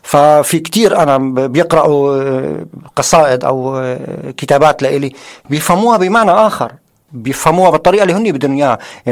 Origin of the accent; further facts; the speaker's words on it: Palestine; also born or lived in Yarmouk Camp, Syria; فلسطيني مولود بسوريا مخيم اليرموك، مواليد عام 1964.